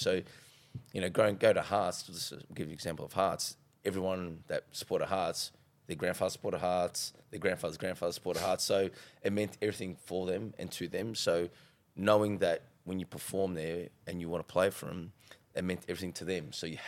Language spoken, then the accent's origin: English; Australia; Like, we're, as a race, as an Australian people, we're actually quite nice and quite friendly.